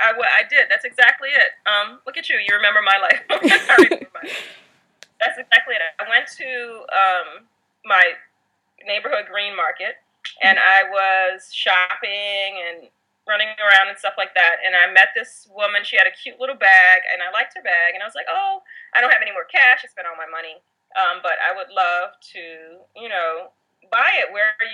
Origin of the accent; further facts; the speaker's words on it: Wisconsin, United States; I came from Wisconsin.